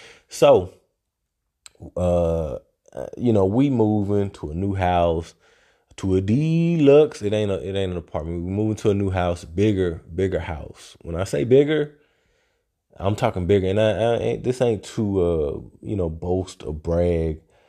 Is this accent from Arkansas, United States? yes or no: yes; Little Rock, Arkansas, United States; it's actually a shorter trip to Little Rock, which is where I'm from. I go to my hometown, see my people and all that.